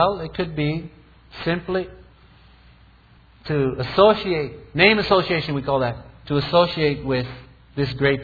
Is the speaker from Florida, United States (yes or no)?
yes; Florida, United States; And you know, I'm from Florida and I get scared when you talk about votes.